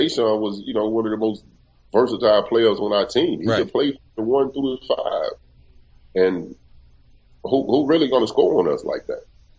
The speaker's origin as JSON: {"language": "English", "region": "Alabama", "country": "United States", "said": "And, you know, I'm from Alabama. I'm from the South."}